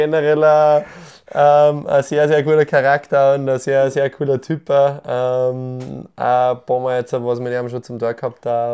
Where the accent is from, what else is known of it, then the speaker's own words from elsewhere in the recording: Bavaria, Germany; Also ich glaube, ich bin viele Leute in Deutschland denken eigentlich, dass ich Österreicher bin, wegen meinem Dialekt. Aber ich sage nur, nein, nein, nein, nein, ich bin schon auf der bayerischen Seite.